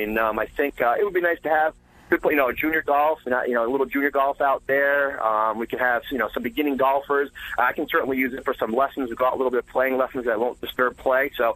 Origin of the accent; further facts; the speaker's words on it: Connecticut, United States; I grew up in Connecticut and I played on a Donna Ross golf course.